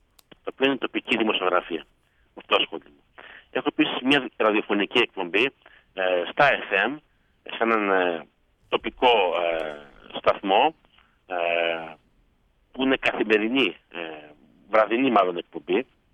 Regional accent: Montreal, Quebec, Canada; εγώ είμαι γεννημένος και μεγαλωμένος στο Μόντρεαλ του Καναδά εδώ.

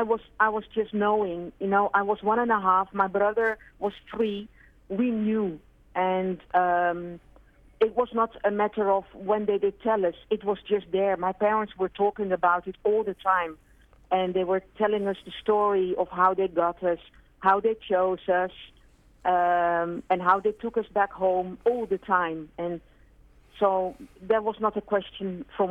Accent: Amsterdam, North Holland, Netherlands; first language Dutch; English is a second language; I grew up in Holland, speaking Dutch with Dutch parents whom I didn't look like

